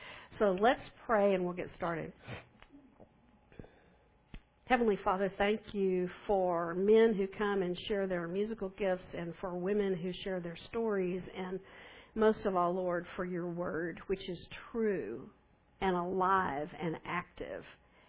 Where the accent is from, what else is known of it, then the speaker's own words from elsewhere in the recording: Alpine, Texas, United States; Y'all all know that I grew up in Alpine, and I have made hundreds of trips from here to there and back since I've been an adult.